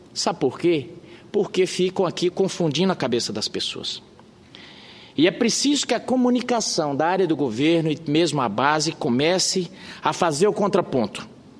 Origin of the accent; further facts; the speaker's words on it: Caicó, Rio Grande do Norte, Brazil; Eu venho de família de nordestinos, como disse agora há pouco a senadora Fátima, venho lá de Caicó.